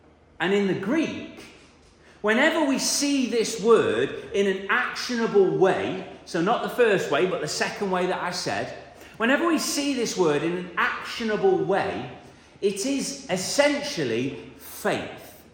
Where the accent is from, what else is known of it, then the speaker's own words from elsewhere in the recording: United Kingdom; But I can believe in God, and because I was brought up in the United Kingdom, that makes me a Christian.